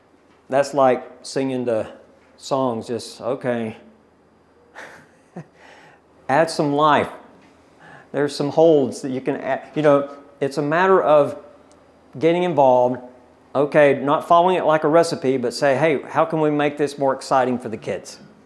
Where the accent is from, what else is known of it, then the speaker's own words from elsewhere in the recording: North Carolina, United States; Now, there's some good things in Andy Griffith. That's North Carolina. We're from North Carolina. I like Andy Griffith.